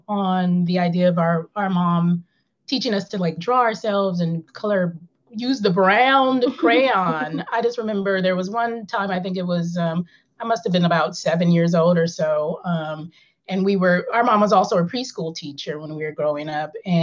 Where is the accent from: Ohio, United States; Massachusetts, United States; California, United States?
California, United States; Oakland; growing up in Oakland, I don't think I personally in my youth, like in elementary formative years, ever felt other, you know what I mean?